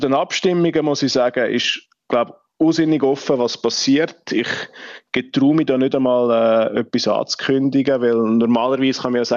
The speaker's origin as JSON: {"language": "German", "region": "Glarus", "country": "Switzerland", "said": "Also als Glarner, das sage ich immer, ich freue mich auf eine Zeit, wo ich nicht mehr muss arbeiten an dem Landsgemeinsonntag"}